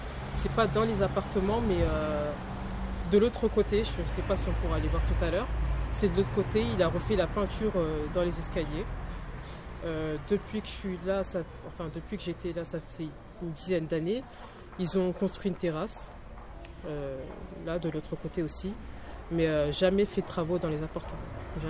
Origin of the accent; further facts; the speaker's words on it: Villeneuve-Saint-Georges, Île-de-France, France; also born or lived in Paris; Oui, je suis née en France, à Paris. Oui, j'ai grandi à Villeneuve-Saint-Georges.